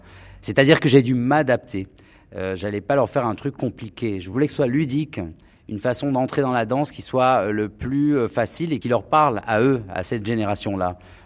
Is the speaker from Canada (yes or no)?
no; France; born there; je suis d'origine algérienne, même si je suis né en France, que moi je viens d'un milieu défavorisé.